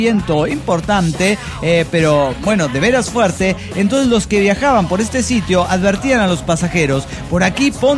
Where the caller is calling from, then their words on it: Chiapa de Corzo, Chiapas, Mexico; de Chiapa de Corzo, Chiapas.